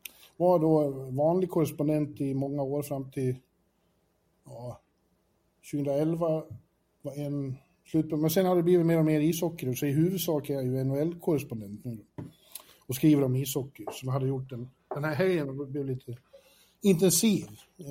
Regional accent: Borlänge, Dalarna County, Sweden; moved away as an adult; now in Stockholm, Sweden; där växte jag upp. Och bodde ju i Borlänge ända tills... Jag var ingen av de här som stack så fort jag kunde, som man hör. Utan jag var väl 23-24 år när jag flyttade till Stockholm.

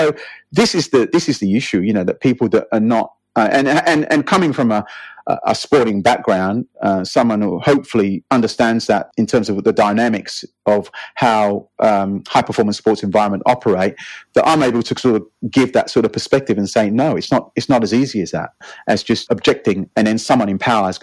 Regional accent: England, United Kingdom; now in Australia; I came from England. I mean, and as an English, a young English lad growing up

